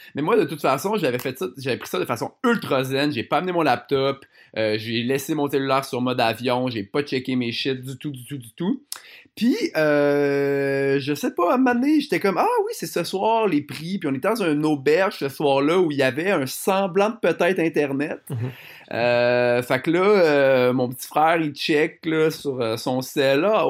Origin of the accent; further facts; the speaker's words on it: Magdalen Islands, Quebec, Canada; born there; Ben moi, comme je suis né aux Îles-de-la-Madeleine